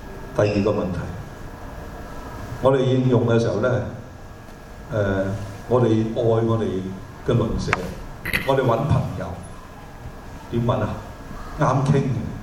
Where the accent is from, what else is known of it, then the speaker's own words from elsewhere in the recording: Hong Kong; 我哋一講我們是香港來的